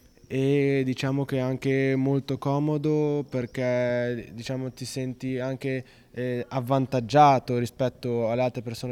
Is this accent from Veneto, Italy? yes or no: no; Modena, Emilia-Romagna, Italy; born there; sono nato a Modena, quindi sono sin dalla nascita cittadino italiano, ma ho i genitori originari del Marocco, quindi sono marocchini.